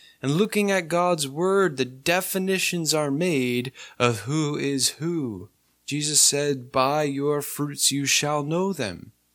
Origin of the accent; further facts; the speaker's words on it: East Coast, United States; You know, I come from the East Coast